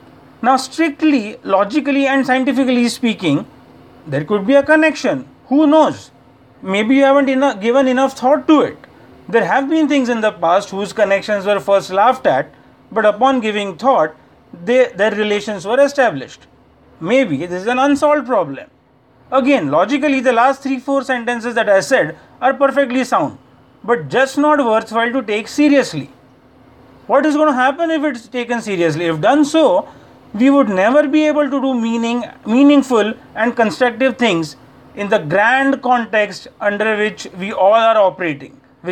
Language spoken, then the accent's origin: English; India; from India.